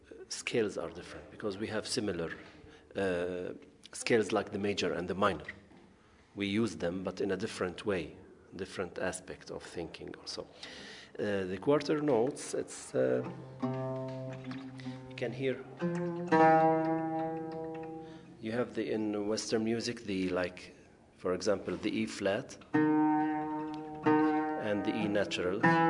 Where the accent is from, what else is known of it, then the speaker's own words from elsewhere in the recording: Jerusalem, East Jerusalem, Palestine; I'm from East Jerusalem.